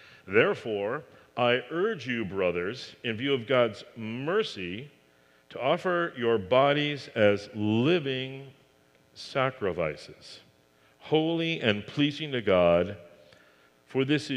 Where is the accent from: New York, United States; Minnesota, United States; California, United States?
California, United States; So I grew up in the Bay Area, the peninsula, but my uncles were farmers west of Roseville.